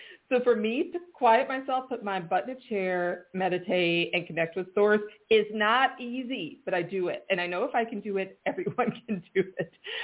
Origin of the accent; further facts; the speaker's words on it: United States; now in Ireland; I live in Ireland. My accent is not Irish. I am American.